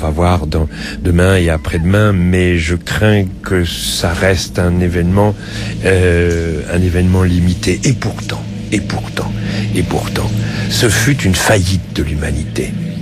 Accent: France; Et nous en avons été témoins en tant que humanité et aussi en tant que Français.

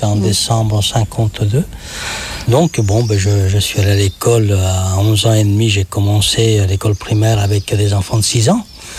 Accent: Calabria, Italy; now in France; La Calabre, le pays des gangsters, des gangsters, de la mafia.

